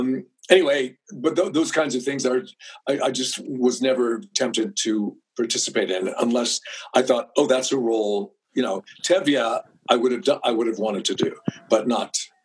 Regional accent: London, Ontario, Canada; And she also had her own television show when I was growing up in London, Ontario, At Home with Hope Garber.

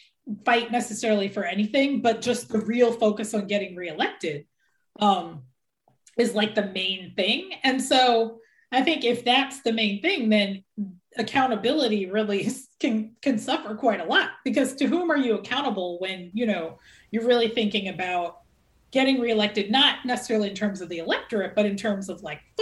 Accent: Philadelphia, Pennsylvania, United States; So I'm from Philadelphia where we had our first Black mayor when I was young, Wilson Good, and that was in the 80s.

